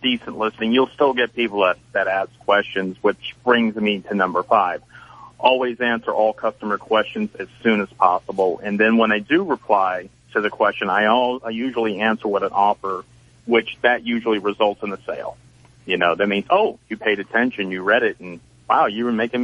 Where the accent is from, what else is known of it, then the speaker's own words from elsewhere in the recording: New Orleans, Louisiana, United States; now in Seattle, United States; You know I'm from New Orleans. Although lately I've been based out of Seattle now for the last 6 months.